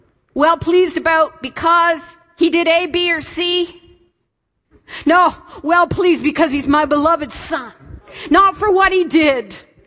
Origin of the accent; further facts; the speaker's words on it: Toronto, Ontario, Canada; I remember when I was 13, growing up in Toronto. That's the largest city in Canada.